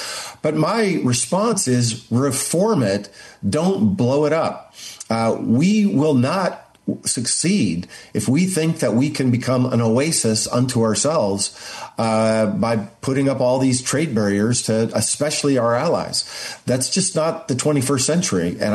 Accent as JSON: {"language": "English", "region": "Montana", "country": "United States", "said": "You know, I'm from Montana. You know, I have family members that voted for President Trump."}